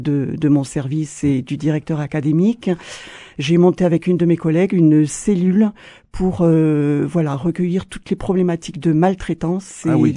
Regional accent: New Caledonia; also born or lived in Africa; mon père était provençal, ma maman était saintongeaise. Je suis née en Nouvelle-Calédonie et j'ai passé les 10 premières années de ma vie entre la Nouvelle-Calédonie et l'Afrique.

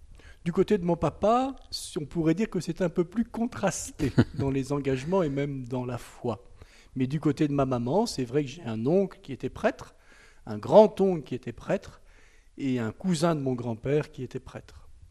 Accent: Normandy, France; je ne suis pas Mayennais d'origine, puisque je suis né en Basse-Normandie, dans l'Orne. Et c'est là que j'ai passé mon enfance, dans une petite école d'une petite commune de 1000 habitants, commune rurale, à côté de Bagnoles de l'Orne, juste à la limite de la Mayenne.

